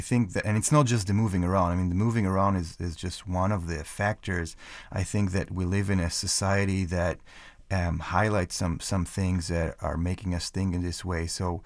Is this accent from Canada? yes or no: no; Israel; English is a second language; now in Lawrence, United States; You know, I grew up in Israel and, I went to the same school, same class, same teacher for most of my school.